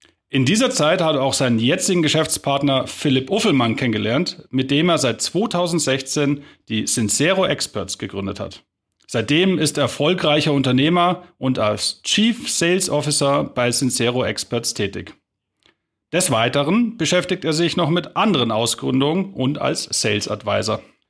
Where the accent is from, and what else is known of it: Bavaria, Germany